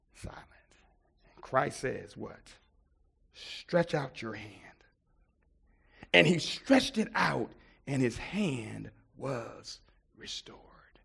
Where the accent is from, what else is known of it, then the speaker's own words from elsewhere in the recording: Buffalo, New York, United States; Now, being, you know, born and raised in Buffalo, New York, and from the hood, I was really tempted to go street ministry.